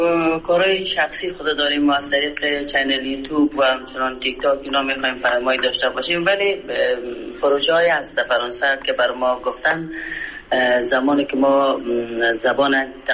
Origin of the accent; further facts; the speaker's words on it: Afghanistan; من از افغانستان هستم، با قوم خیش و فامیل و دوستای خود در تماس هستم.